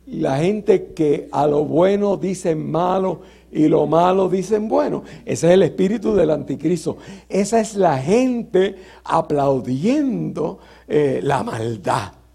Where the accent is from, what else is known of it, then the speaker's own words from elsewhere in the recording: Mayagüez, Puerto Rico; eso allá en Puerto Rico, en Mayagüez, de donde yo vengo.